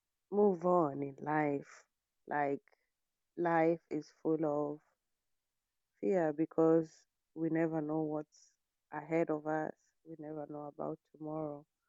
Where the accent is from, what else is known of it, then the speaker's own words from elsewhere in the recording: Kenya; from Kenya, and my perspective on this on today's proverb